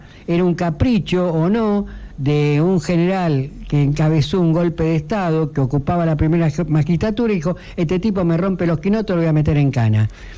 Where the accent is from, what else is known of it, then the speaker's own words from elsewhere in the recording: Avellaneda, Buenos Aires Province, Argentina; donde yo vivía cuando era chico, en Villa Domínico, en Avellaneda, a 4 o 5 cuadras